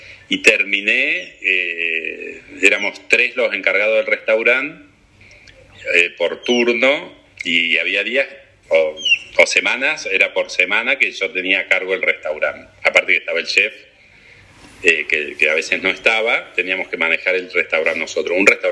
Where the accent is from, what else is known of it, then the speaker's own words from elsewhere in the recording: Italy; Yo soy italiano y es el día de hoy que tengo la bendición de poder ir todos los años a Italia y me siento uno más.